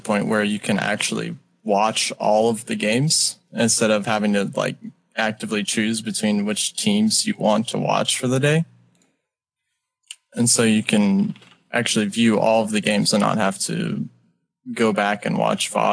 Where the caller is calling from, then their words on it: Dallas, Texas, United States; I'm calling from Dallas.